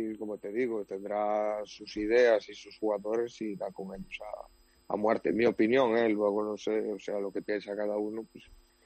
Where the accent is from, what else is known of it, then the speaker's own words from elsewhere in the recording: Moaña, Galicia, Spain; En Moaña, sí, en mi pueblo, en Moaña, sí.